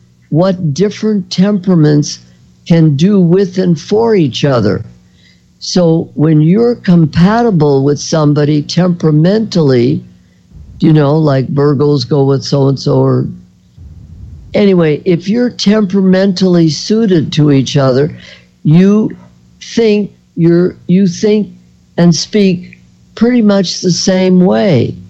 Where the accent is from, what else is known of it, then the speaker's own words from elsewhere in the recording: Chicago, Illinois, United States; You can tell I'm from Chicago because I drink pop.